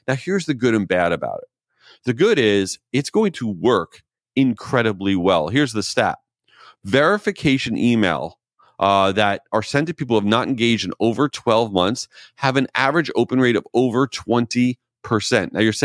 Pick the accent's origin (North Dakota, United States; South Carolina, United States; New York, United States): New York, United States; New York City; Tommy, I'm sorry for making fun, but I can because I'm from New York.